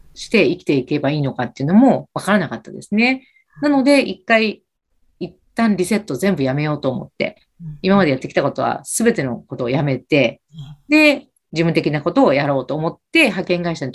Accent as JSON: {"language": "Japanese", "region": "Kansai", "country": "Japan", "said": "もともと私関西の出身なので"}